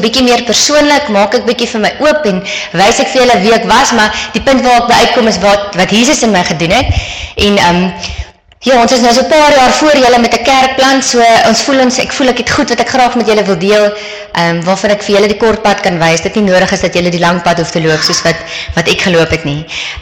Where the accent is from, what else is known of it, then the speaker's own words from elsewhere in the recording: Paarl, Western Cape, South Africa; Ja, ons is van die Parel.